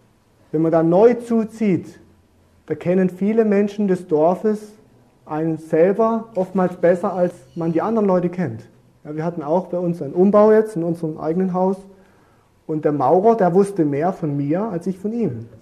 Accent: Southern Germany, Germany; Also bei uns in Süddeutschland hatten wir auch eine Bauersfamilie, ganz typisch, man holte dort die Milch vom Bauern direkt

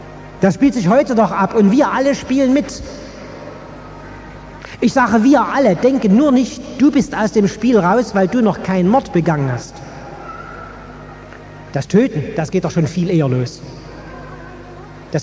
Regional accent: Germany; Und bei uns in der DDR

